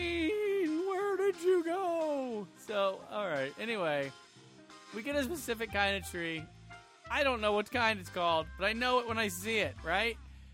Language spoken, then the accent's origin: English; Cedar Grove, United States; And I was like, yeah, I'm from Cedar Grove.